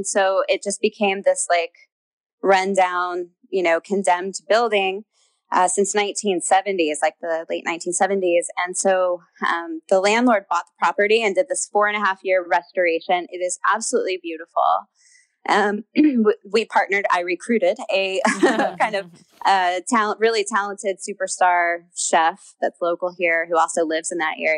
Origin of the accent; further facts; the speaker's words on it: Houston, Texas, United States; I grew up in Houston, so I just know a lot of people in Texas.